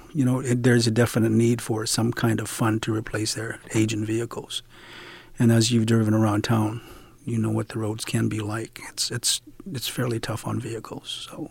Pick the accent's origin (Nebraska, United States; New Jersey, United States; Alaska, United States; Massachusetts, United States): Alaska, United States; Bethel; I was born and raised here in Bethel, Alaska, so I'm pretty much a lifelong resident.